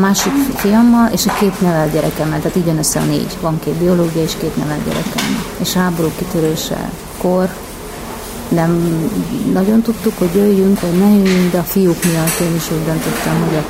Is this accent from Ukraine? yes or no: yes; Zakarpattia Oblast, Ukraine; Azelőtt is azért küzdöttünk, hogy mi ott magyarok vagyunk, oda születtünk, ott maradjunk, nem menjünk